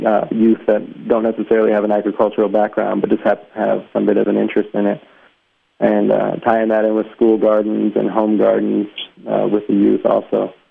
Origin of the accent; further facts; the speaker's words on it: Tucson, Arizona, United States; also born or lived in Illinois; And so I grew up, I grew up in Tucson, but I'd spend my summers back there a lot of times.